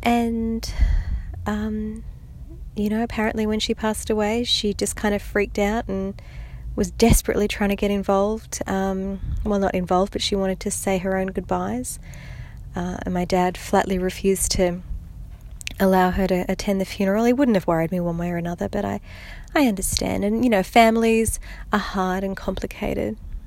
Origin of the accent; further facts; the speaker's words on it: Philippines; born there; my mother was from the Philippines, and I was born in the Philippines, so I would be classified as Eurasian, I guess.